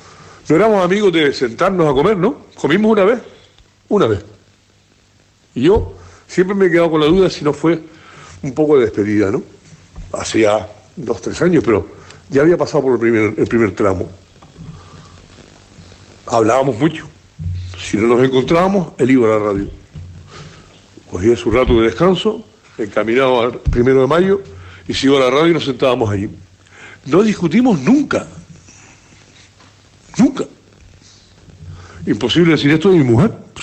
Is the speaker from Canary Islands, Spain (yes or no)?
yes; Canary Islands, Spain; somos canarios, y eso lo hablamos muchas veces. Yo no soy ni majorero, ni canarión, no, yo soy canario.